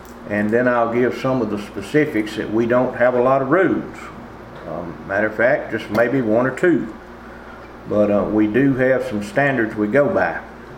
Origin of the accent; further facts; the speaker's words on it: Mississippi, United States; I'm a lifelong Mississippian, born and raised in the South. And I pretty much lived within where I was born all my life here in North Central Mississippi.